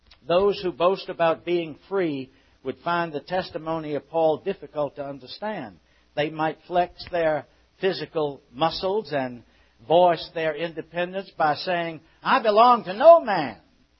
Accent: Virginia, United States; In my home state of Virginia, back at the beginning of this country

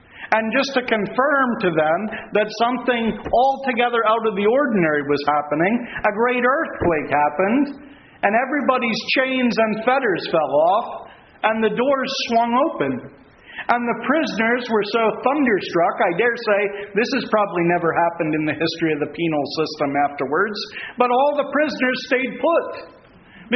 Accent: United States; I hail from the United States, of course.

